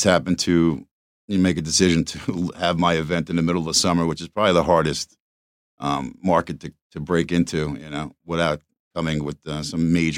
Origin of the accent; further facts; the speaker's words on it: Smithtown, New York, United States; You know, I grew up in Smithtown, which isn't in the Hamptons area.